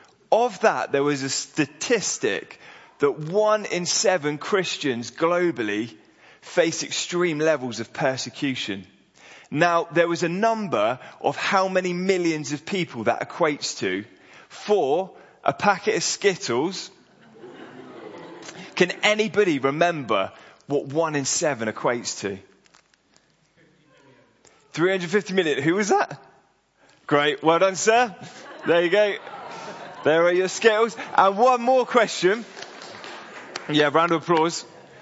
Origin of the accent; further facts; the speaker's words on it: Bournemouth, South West England, United Kingdom; I live miles away from that because I grew up in Bournemouth, spent a long time there.